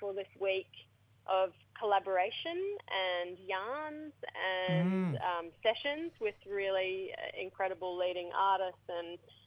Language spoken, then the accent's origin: English; Rockhampton, Queensland, Australia; born there; I was born on Dhurrumbul Country in Rockhampton, but now I'm living on Gubbi Gubbi Country. My mob are Waka Waka, which is like 2 hours west of Bundaberg. That's my great-grandfather's country.